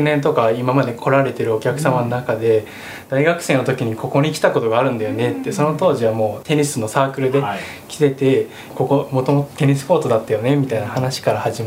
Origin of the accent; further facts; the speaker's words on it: Fuefuki, Yamanashi, Japan; 私はもともと笛吹出身でして、